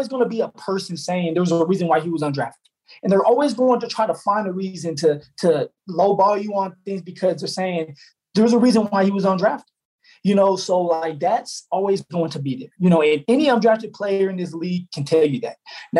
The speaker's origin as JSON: {"language": "English", "region": "Colorado", "country": "United States", "said": "because we're both from Colorado"}